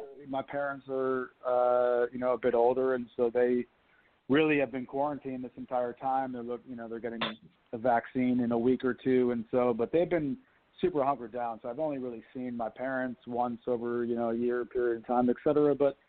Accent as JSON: {"language": "English", "region": "New York", "country": "United States", "tie": "born or raised there", "said": "I mean, I'm from the New York area. I've been here my whole life. I'm in Williamsburg"}